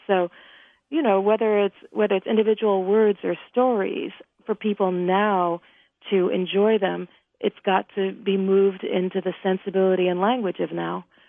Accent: Midwest, United States; Well, I grew up in the American Midwest in college towns, and my parents were really young and idealistic and ambitious

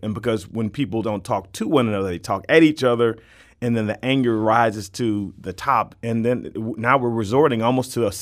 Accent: St. Louis, Missouri, United States; I'm not from the South. I'm from the urban St. Louis.

